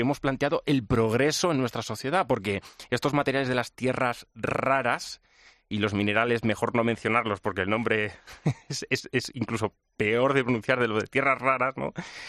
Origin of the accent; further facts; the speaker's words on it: Castilla-La Mancha, Spain; Entre que además me mencionáis La Mancha, mi tierra natal, pues imagínate, ¿no?